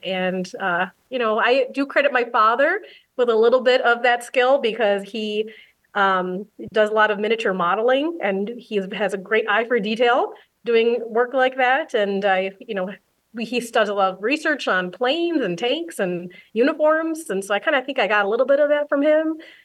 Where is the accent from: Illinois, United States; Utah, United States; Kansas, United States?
Illinois, United States; Joliet; now in Indiana, United States; I'm actually not from Indiana. I originally grew up in Joliet, Illinois, and got my high school degree in Plainfield Central High School. So I was a true suburbanite back in the day in the Chicago region.